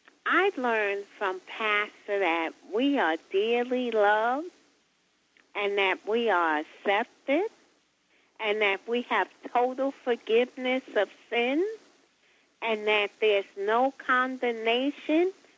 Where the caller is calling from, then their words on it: New York City, New York, United States; I'm from New York City.